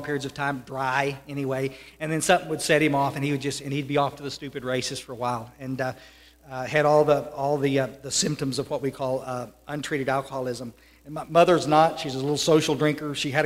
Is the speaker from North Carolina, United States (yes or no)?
no; Kerrville, Texas, United States; born or raised there; also born or lived in Odessa